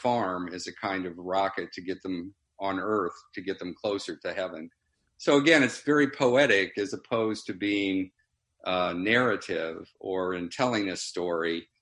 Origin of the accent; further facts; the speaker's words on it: Fort Wayne, Indiana, United States; when I was growing up in Fort Wayne, we would go over to Ohio at 18, you could drink beer.